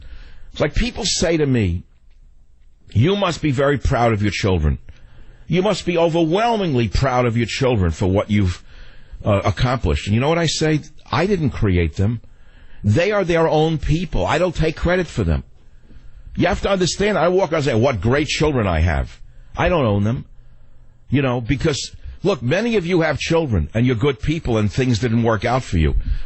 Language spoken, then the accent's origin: English; New York City, New York, United States; Growing up in New York City, I liked the odd. I used to travel out to Coney Island on the subway